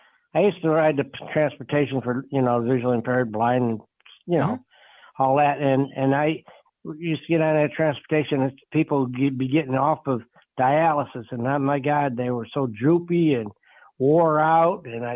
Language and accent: English; Scotland, United Kingdom; Yeah, I'm Scottish